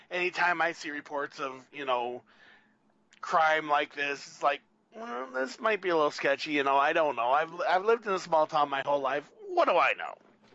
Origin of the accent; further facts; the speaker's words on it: Minnesota, United States; Despite the fact that I grew up in Minnesota, was born and raised here, before this trip last August, this was the first time I'd ever been in the eastern half of Iowa.